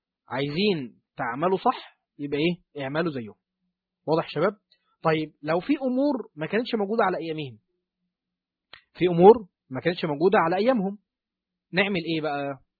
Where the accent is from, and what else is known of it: Egypt